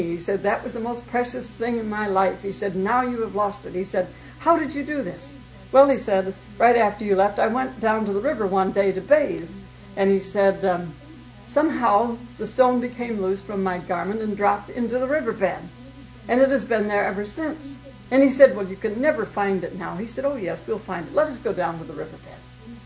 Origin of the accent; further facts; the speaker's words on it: Duluth, Minnesota, United States; born there; When I first came here from the Middle West, I was born in Duluth, Minnesota, right at the head of Lake Superior